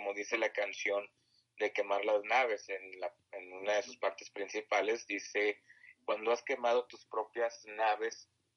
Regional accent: Mexico; qué nos está pasando como mexicanos, ¿no?

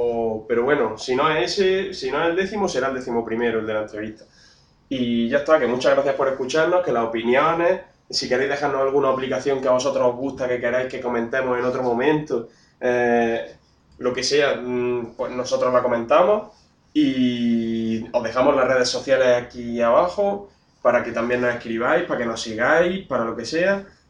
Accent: Granada, Andalusia, Spain; nosotros que somos de Granada

